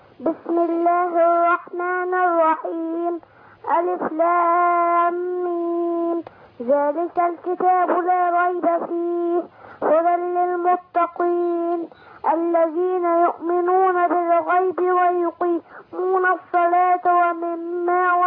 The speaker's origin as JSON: {"language": "Arabic", "town": "Giza", "region": "Giza Governorate", "country": "Egypt", "said": "من الجيزه."}